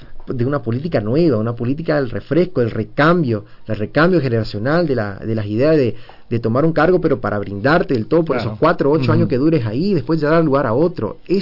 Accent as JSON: {"language": "Spanish", "country": "Argentina", "said": "Cada sociedad en Argentina, cada provincia tiene una cultura distinta. No todos somos iguales. Somos argentinos, eso por supuesto"}